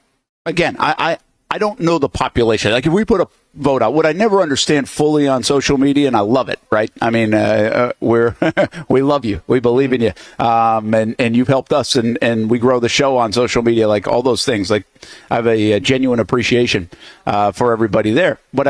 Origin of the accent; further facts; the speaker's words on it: New England, United States; I mean, I grew up in New England, man.